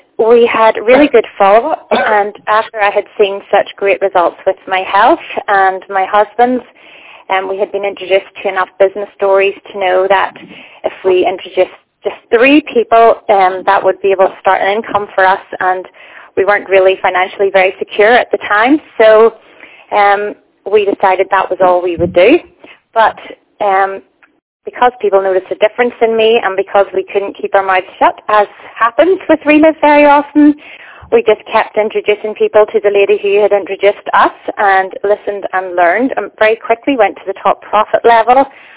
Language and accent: English; Northern Ireland, United Kingdom; I'm from Northern Ireland